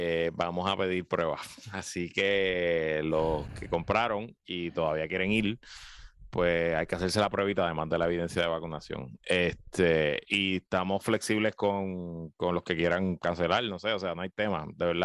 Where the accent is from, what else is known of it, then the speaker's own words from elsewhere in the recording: Guaynabo, Puerto Rico; estoy corriendo en mi pueblo Guaynabo.